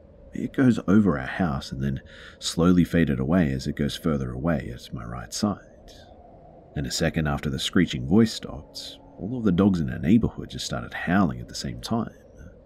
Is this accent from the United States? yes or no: no; Malaysia; I'm from Malaysia and we don't have foxes here.